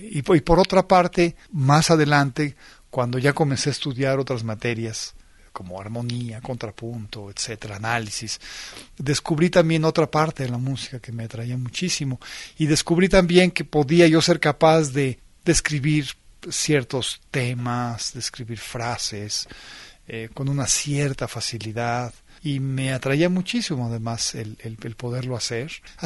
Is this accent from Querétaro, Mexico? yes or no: no; Mexico City, Mexico; Yo nací en México, en la capital de México, y siempre he vivido en México. Aquí tengo mi familia, aquí nació mi hija, aquí estudié toda la preparación académica, y aquí comencé a estudiar la carrera de músico también, en el conservatorio.